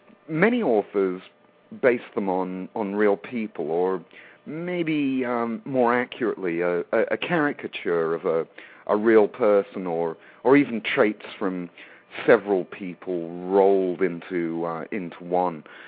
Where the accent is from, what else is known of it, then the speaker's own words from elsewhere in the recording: England, United Kingdom; Yeah, I grew up in England. You can probably tell by my accent. And I went through the English grammar school system.